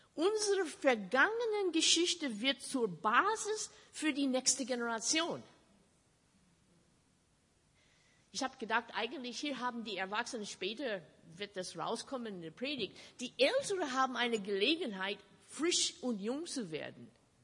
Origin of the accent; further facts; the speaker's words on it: Minnesota, United States; wie ich aufgewachsen bin in Minnesota in den 50er Jahren, in die Sonntagsschule dort